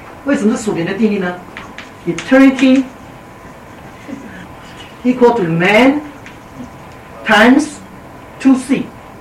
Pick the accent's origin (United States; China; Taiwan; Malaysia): China; 我们中国人最喜欢歌功颂德，对不对？